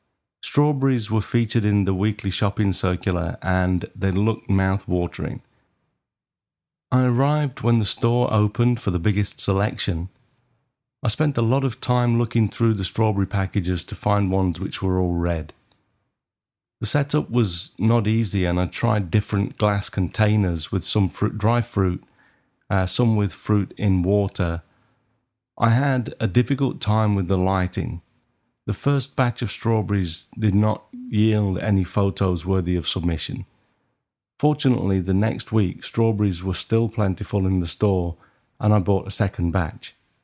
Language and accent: English; Maidstone, South East England, United Kingdom; I booked Lux Studio near my hometown in Maidstone for my first lighting lesson.